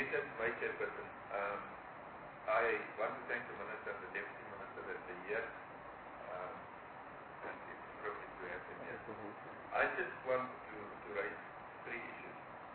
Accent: Northern Cape, South Africa; And not because I'm from the Northern Cape

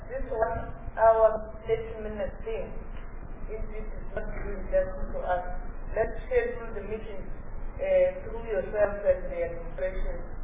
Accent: South Africa; give us the direction that we, how we want to move forward as South African women.

